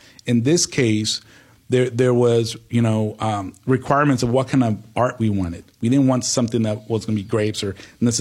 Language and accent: English; Mexico; because I was born in Mexico. I came here from Mexico.